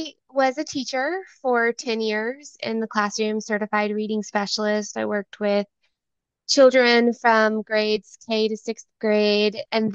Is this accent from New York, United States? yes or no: no; Alabama, United States; now in Virginia, United States; I am born and raised in Alabama.